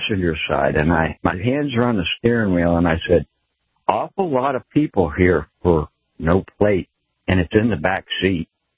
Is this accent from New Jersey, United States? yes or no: no; New Hampshire, United States; now in Texarkana, United States; And I had an experience here in Texarkana. I'm from New Hampshire, originally.